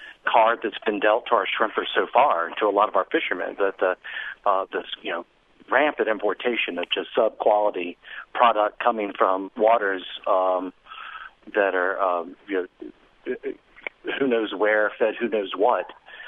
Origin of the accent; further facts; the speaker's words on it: United States; And, you know, though we are American and we want things